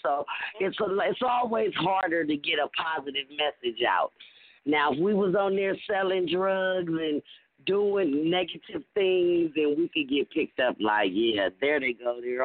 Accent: Los Angeles, California, United States; which consists of four females born and raised in Los Angeles

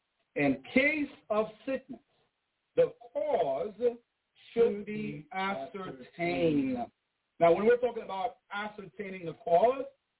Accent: Haiti; Mangoes, I grew up on mangoes in Haiti.

